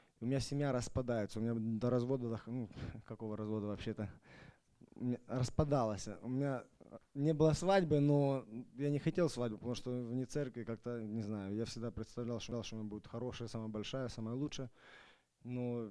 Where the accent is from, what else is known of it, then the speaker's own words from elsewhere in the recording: Everett, Washington, United States; я из Эверета.